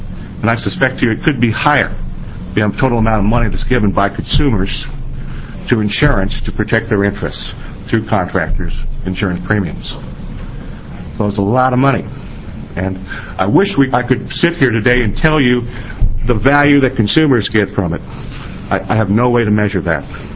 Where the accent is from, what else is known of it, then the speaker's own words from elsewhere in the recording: California, United States; born there; I hate to admit it, but I am a Californian. I was born there